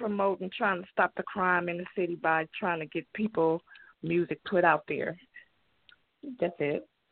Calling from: Milwaukee, Wisconsin, United States; from Milwaukee.

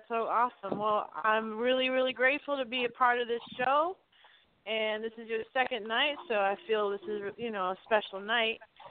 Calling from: Rochester, New York, United States; So, yeah, I'm calling from New York right now. I'm still in Rochester, New York. Normally calling from the 413 in Western Mass

